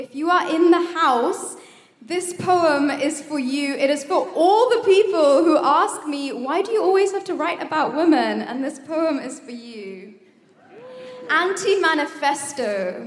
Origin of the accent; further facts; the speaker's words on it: India; now in United Kingdom; I am Indian and she is Pakistani, and it saddens me that to this day, even in the UK, the trauma of the partition lives on.